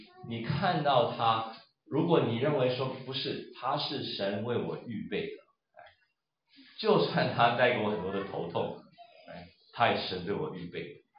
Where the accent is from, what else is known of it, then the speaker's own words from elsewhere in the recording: China; 可是有些人可能我们中国人比较客气，所以喜欢说好话